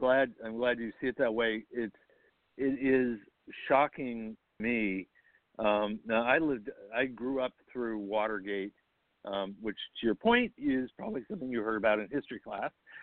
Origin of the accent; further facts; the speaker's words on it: United States; And quite frankly, as an American, it scares me.